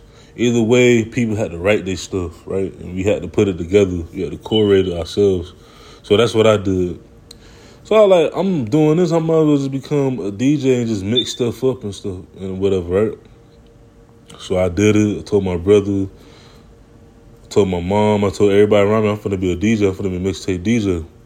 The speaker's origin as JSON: {"language": "English", "town": "Miami", "region": "Florida", "country": "United States", "tie": "born or raised there", "said": "I'm from Miami, born and raised Miami-Dade County, right?"}